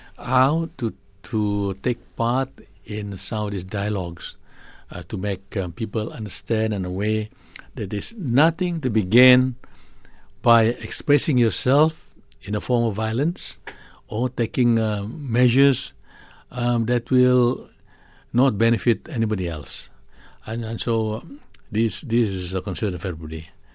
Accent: Sabah, Malaysia; also born or lived in Brunei / London, United Kingdom; moved on back to my home state of North Borneo at that time. It is now Sabah, a state in Malaysia.

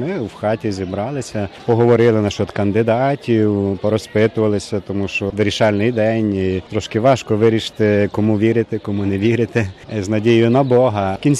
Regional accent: Ivano-Frankivsk Oblast, Ukraine; now in Italy; Ми з Івано-Франківщини, Коломийського району.

